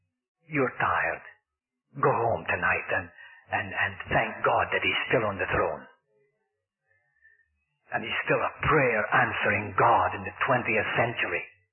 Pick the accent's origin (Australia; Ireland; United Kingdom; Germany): United Kingdom; Scotland; now in United States; passing over the border into Bonnie Scotland, my homeland, the homeland that I still love, although I'm an American citizen.